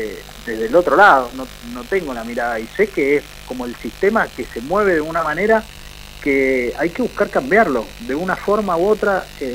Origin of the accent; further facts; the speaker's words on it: Mendoza, Argentina; qué es las cosas que tenemos que hacer como mendocinos, sin importar de dónde vengamos